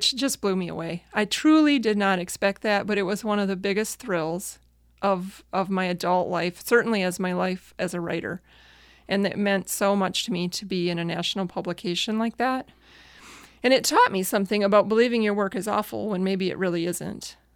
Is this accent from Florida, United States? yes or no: no; Michigan, United States; I grew up in the Thumb of Michigan. My parents had a small farm between Caro and Kingston.